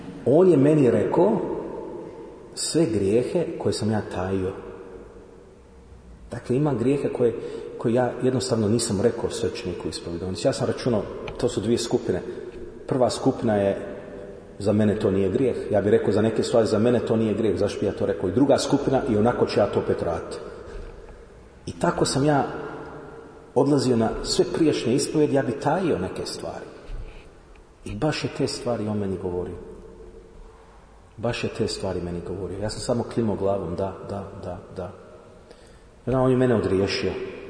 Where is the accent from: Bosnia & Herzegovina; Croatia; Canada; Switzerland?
Canada; Toronto, Ontario; Ja sam rođen u Kanadi, u Torontu i išao sam u jednu katoličku gimnaziju koju su vodili Salezijanci, to su bili američki svećenici